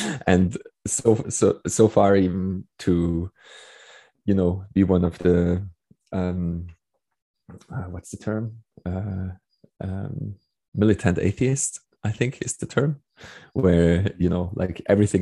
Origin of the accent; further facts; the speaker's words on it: Austria; Yeah, so I grew up in Austria, and Austria is a very kind of conservative country and Catholic country